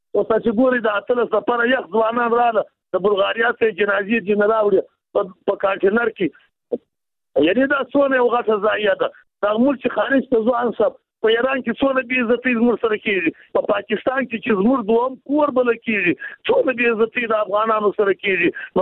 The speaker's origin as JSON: {"language": "Pashto", "region": "Jowzjan", "country": "Afghanistan", "said": "زه د بادغیس نه یم، د جوزجان څخه یم"}